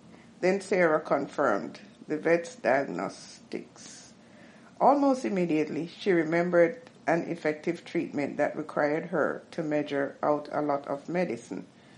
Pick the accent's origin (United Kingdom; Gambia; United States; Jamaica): Jamaica; Growing up in Jamaica, trust me, to me, it was like, now I realize, it was like, it's a great feeling.